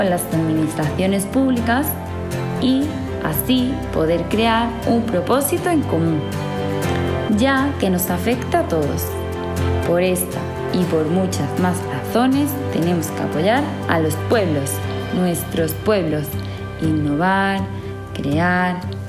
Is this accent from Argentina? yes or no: no; Júzcar, Andalusia, Spain; soy de Júzcar y como vecina de este mágico pueblo